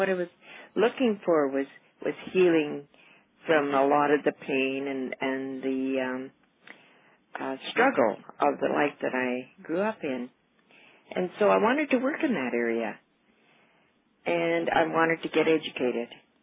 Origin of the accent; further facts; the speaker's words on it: Saskatchewan, Canada; I grew up in Royal Saskatchewan, and on a farm, well, today probably would be called a hobby farm, but on the farm that I grew up, we survived as a family of 10.